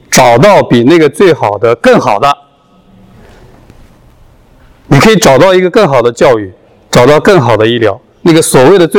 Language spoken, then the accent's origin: Chinese; Anhui, China; now in United States; 因为我是长江支流青弋江边长大的。